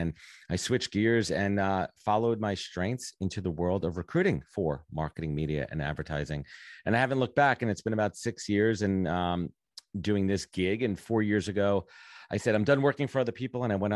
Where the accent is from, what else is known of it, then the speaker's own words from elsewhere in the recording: Brooklyn, New York, United States; So I'm born and raised in Brooklyn, Sheepshead Bay to be more exact, South Shore, Brooklyn, near Coney Island, if anybody's, you know, familiar with that.